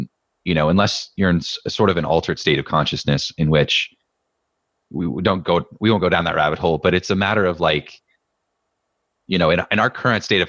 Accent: United States; And I, as an American, I can say with brute force and ignorance

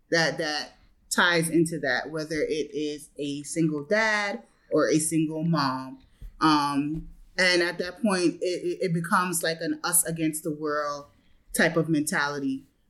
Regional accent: Grenada; I remember, you know, growing up in Grenada, my father would take me to the countryside.

